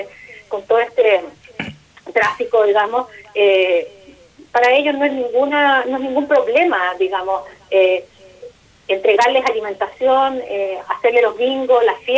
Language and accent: Spanish; Chile; Yo creo que como sociedad chilena no lo queríamos ver